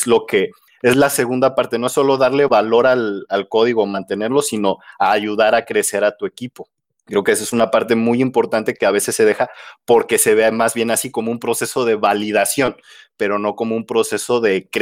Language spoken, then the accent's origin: Spanish; Morelia, Michoacán, Mexico; Vale, pues mira, yo soy de Morelia, Michoacán.